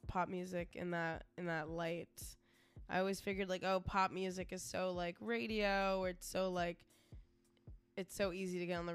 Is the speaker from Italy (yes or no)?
no; Germany; I grew up in Germany a little bit as a kid